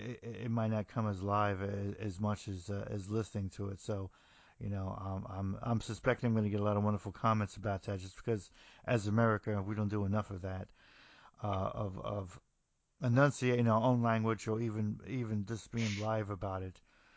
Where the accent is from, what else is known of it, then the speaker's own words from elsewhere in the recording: New Jersey, United States; I'm from New Jersey, which is right next to New York.